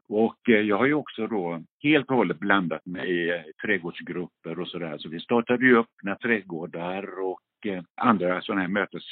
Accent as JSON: {"language": "Swedish", "country": "Sweden", "said": "det ska ju höras att jag kommer från Sverige."}